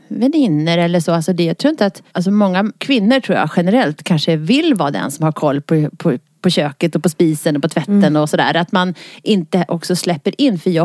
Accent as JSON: {"language": "Swedish", "town": "Uppsala", "region": "Uppsala County", "country": "Sweden", "tie": "born or raised there", "said": "Jag är född och uppvuxen i Uppsala och växte upp i en vanligt villaområde och sådär."}